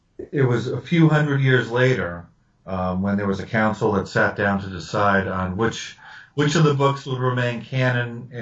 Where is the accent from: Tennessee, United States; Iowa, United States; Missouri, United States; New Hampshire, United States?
New Hampshire, United States; I'll just put a plug in for my home state of New Hampshire, is because Dan Brown, who wrote the Da Vinci Code, is from two towns over from where I'm from.